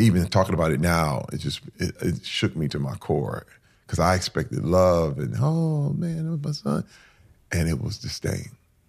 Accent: Flint, Michigan, United States; And that was most of my existence as a little boy growing up in Flint, Michigan.

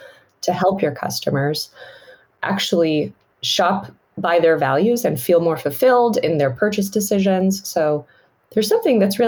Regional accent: United States; now in United Kingdom; I'm obviously an American living in the UK

